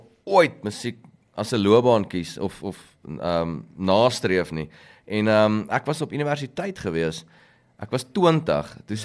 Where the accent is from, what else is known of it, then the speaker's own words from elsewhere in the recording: Pretoria, Gauteng, South Africa; Ek is in Pretoria gebore, laerskool, hoërskool, universiteit, maar ek ry nou so 0.5 uur hierso.